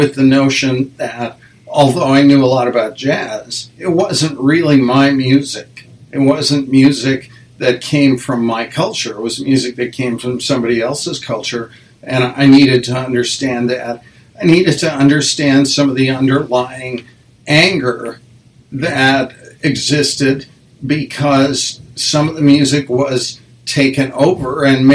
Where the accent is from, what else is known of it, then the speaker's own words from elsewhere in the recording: Nebraska, United States; also born or lived in Wyoming; that was a time that I didn't really get to experience growing up in Nebraska and Wyoming.